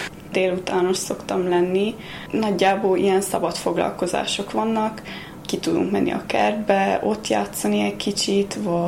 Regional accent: Austria; born there; Én Ausztriában születtem, a szüleim erdélyi származásúak

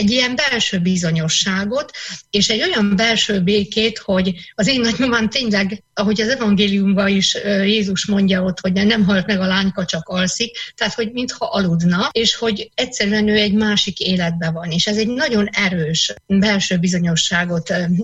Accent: Vasvár, Vas, Hungary; vallásos családból származom. Hárman vagyunk testvérek nyugandulántúli faluban, illetve többen is nőttem fel, Vasvár és Pácsonyból származom.

